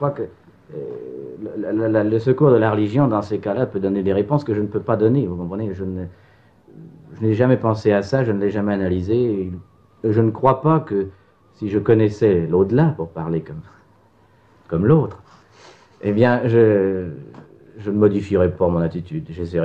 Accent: Auvergne-Rhône-Alpes, France; comme je suis savoyard, j'adore la montagne

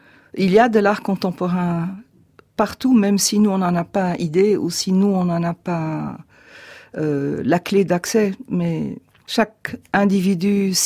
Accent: Belgium; moved away; je suis venue de Belgique en 72 et que j'ai étudié l'histoire de l'art en licence dans une école privée qui s'appelle l'ICAR, parce que je n'avais pas passé mon bac en Belgique

